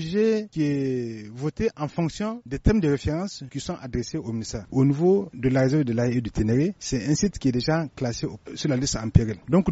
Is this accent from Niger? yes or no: yes; Niger; en tant que Nigérien